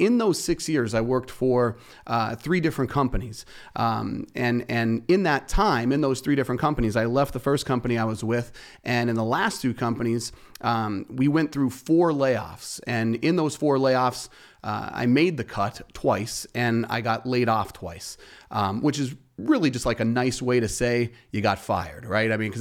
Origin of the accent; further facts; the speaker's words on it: Wilkes-Barre, Pennsylvania, United States; now in Mountaintop, United States; I'm a lifetime resident of Northeastern Pennsylvania. I grew up in Wilkes-Barre, spent the vast majority of my early life there. And now I'm in Mountaintop. I'm there with my wife and two kids, and we chose to stay in Northeastern Pennsylvania